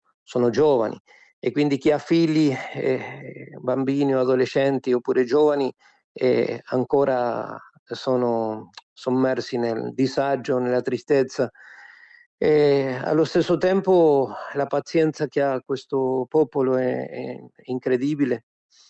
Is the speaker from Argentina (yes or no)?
yes; Argentina; per esempio io sono argentino